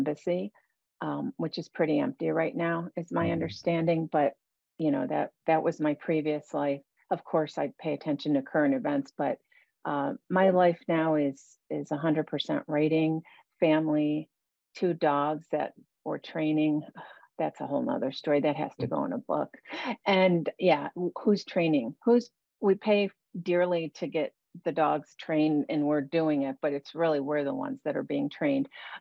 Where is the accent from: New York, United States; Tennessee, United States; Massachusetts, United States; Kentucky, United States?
New York, United States; Buffalo; Yeah, before writing, I grew up in Buffalo, New York, and then I wanted to serve in the military